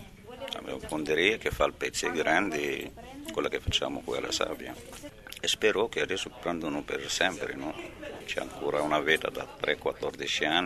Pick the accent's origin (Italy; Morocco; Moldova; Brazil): Morocco; Italian is a second language; Lo stesso giorno che io viaggio nel mio paese, al Marocco.